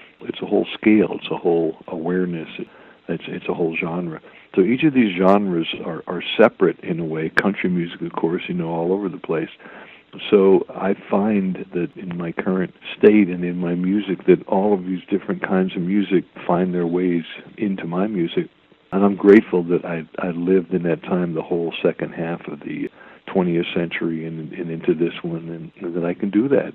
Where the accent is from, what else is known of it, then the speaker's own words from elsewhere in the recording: Pennsylvania, United States; in this little town that I grew up in Pennsylvania, there were no such things as blues, and you know, it was like polkas and very, very non-cultural.